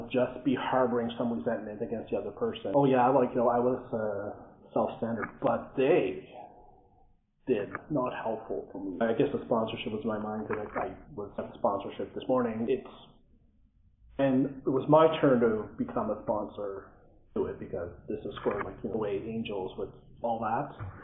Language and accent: English; Ottawa, Ontario, Canada; I am from Ottawa, Ontario. In OA since 2000.